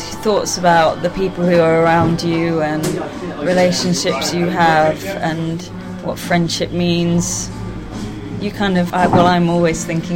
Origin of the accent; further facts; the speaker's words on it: Chichester, South East England, United Kingdom; We grew up in and around Chichester